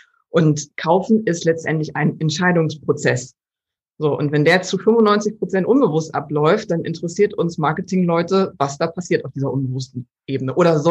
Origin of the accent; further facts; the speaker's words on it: Germany; Und wir haben dann festgestellt, Mensch, wir kommen ja beide aus Deutschland. So ein Zufall.